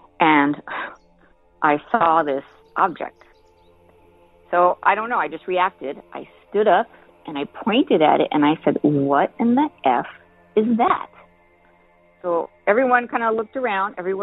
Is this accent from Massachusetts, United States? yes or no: no; El Paso, Texas, United States; I was born and raised in El Paso, Texas.